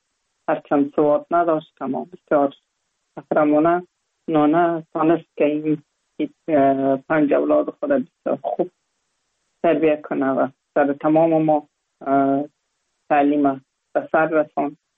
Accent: Kabul, Afghanistan; بعد از جای به جای دیگه در کابل ماندیم. پانتون خود تحصیلات عالی خود کلش در کابل ختم کردیم و تحصیلات ما به سر رسندیم. در یک خانواده روشن فکر به دنیا آمدیم.

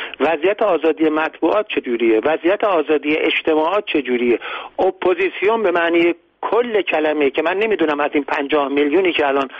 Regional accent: Iran

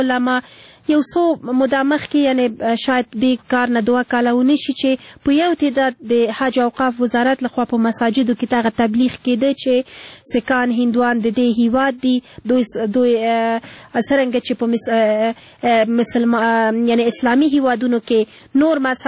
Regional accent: Afghanistan; البته مونږ هم افغانان یو او خپل ټول افغانان سره مینه لرو

